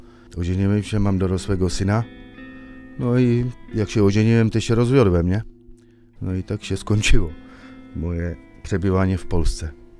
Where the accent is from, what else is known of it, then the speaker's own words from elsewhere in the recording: Czechia; jestem Czechem, pochodzenia Czechem, urodzony w Czechach i co bym powiedział, no, Polska jest dla mnie bliski kraj, bo matka jest Polką i ojciec, co nie żyje, to był właściwie Słowakiem